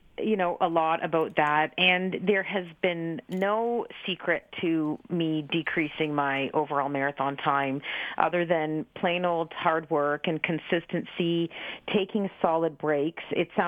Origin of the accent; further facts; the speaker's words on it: Alvinston, Ontario, Canada; Okay. Alvinston was my hometown. I went to Brook Central.